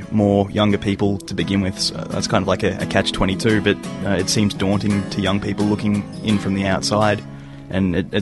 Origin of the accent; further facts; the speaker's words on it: Melbourne, Victoria, Australia; from Melbourne's West, recently moved over from Perth